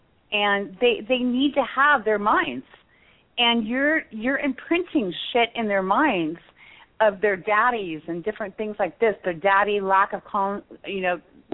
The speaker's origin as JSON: {"language": "English", "region": "California", "country": "United States", "said": "and believe me, I'm from Orange County, California."}